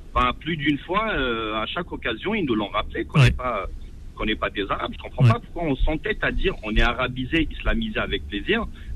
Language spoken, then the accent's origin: French; Algeria; je suis algérien d'origine kabyle